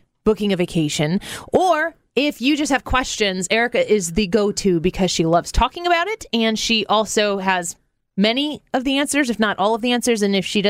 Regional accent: St. Louis, Missouri, United States; And I'm from St. Louis, and we're doing this podcast out of St. Louis.

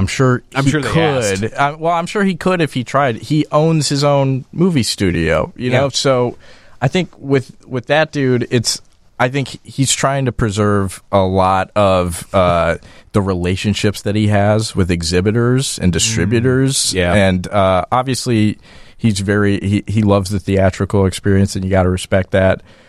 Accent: Honduras; I grew up in Honduras. I lived there for, I think, 7 years when I was a kid.

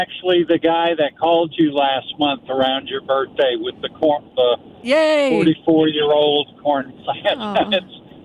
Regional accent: St. Louis, Missouri, United States; also born or lived in South Carolina; Why is a guy from South Carolina calling in on the show? It's because I grew up in St. Louis in the 60s when I was a kid. I've lived in the South most of my adult life

